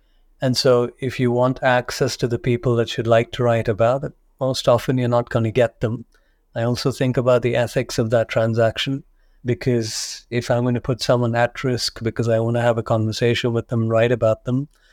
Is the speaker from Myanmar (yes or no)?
no; Abu Dhabi, United Arab Emirates; We have history here.